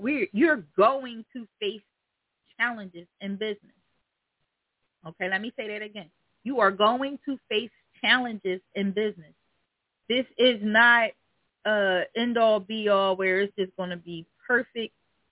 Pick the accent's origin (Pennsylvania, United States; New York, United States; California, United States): Pennsylvania, United States; Philadelphia; Because I'm from the hood. I'm from North Philly.